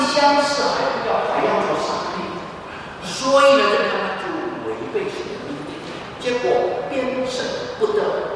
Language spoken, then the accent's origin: Chinese; Indonesia; 我记得我小时候在印尼，我们家里几个兄弟姐妹